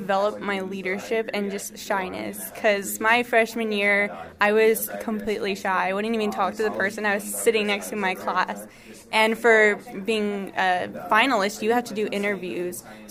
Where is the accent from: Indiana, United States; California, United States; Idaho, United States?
California, United States; Chino; from Chino FFA in California.